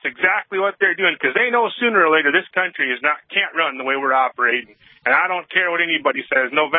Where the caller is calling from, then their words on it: Washington, United States; Well, today I'm in Washington. I'm a truck driver.